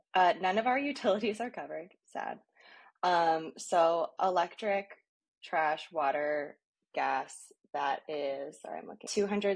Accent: California, United States; I was born and raised in California, so

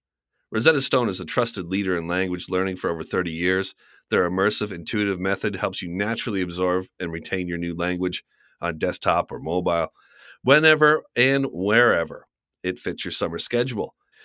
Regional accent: Canada; I'm Canadian.

